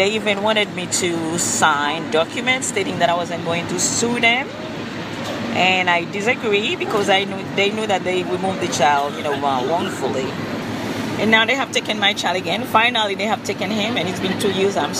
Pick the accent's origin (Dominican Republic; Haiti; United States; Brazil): Haiti; I'm from Haiti, so I'm from the Caribbean.